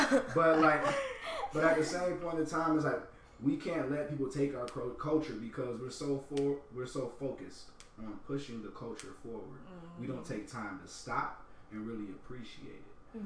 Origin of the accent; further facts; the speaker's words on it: Detroit, Michigan, United States; Like, I'm a Motown nigga, you know what I'm saying? I'm from Detroit, man.